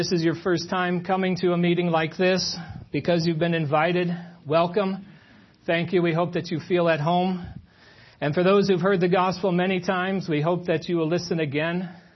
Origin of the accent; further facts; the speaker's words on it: Richmond, Michigan, United States; I'm from Richmond, Michigan. So we're from the east side of Michigan.